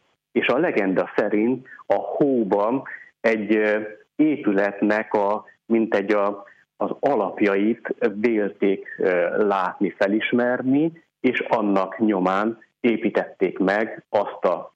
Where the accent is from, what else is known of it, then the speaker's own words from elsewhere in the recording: Western Moldavia, Romania; tekintettel arra, ahonnan jövök, innen 960 kilométerre Moldvából